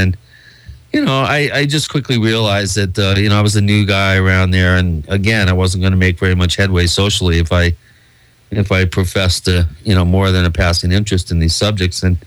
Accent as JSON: {"language": "English", "region": "Washington", "country": "United States", "tie": "born or raised there", "also_born_or_lived": "New York City", "moved": "as an adult", "said": "And I moved to New York City out of high school. I grew up in Washington State."}